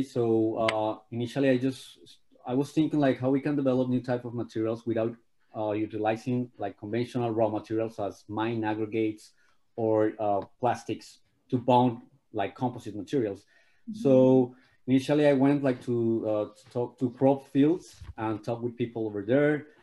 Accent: Colombia; I'm from Colombia.

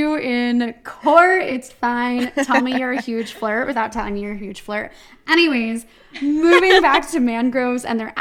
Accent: New Jersey, United States; Sorry, well, I'm from Jersey.

